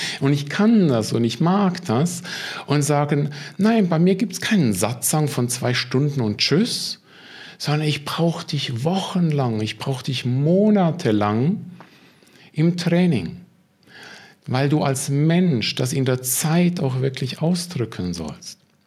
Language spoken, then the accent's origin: German; Switzerland; ich bin Schweizer.